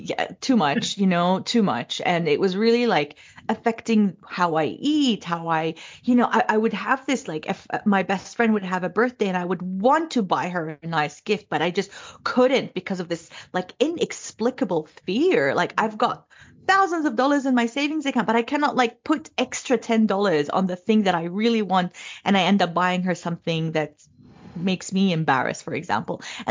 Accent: Jordan; I'm a Jordanian Australian American. I have acquired I was born in Jordan, but I've traveled and I've acquired all these nationalities, which is quite impossible for a little girl from Jordan

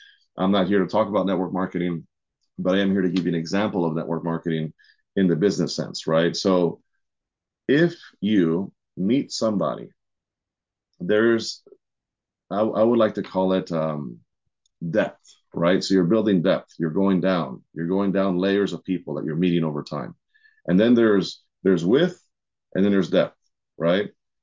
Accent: Maryland, United States; I'm from Maryland, DC area.

